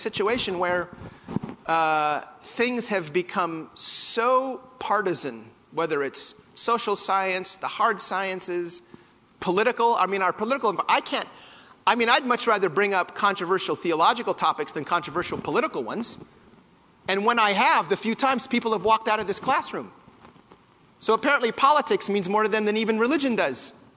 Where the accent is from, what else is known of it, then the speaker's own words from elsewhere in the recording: Washington, United States; it starts in my home state of Washington.